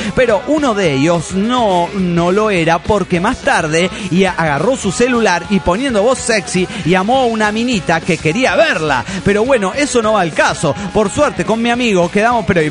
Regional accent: Mexico City, Mexico; del DF mexicano.

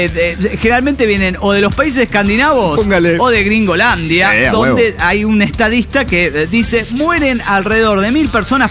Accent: Guadalajara, Jalisco, Mexico; de Guadalajara, Jalisco, México.

